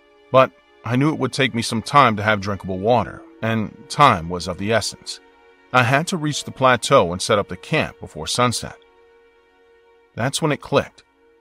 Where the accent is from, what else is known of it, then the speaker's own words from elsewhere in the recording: Utah, United States; But my heart still lies in my home country. I'm from Utah in America, East Utah to be specific.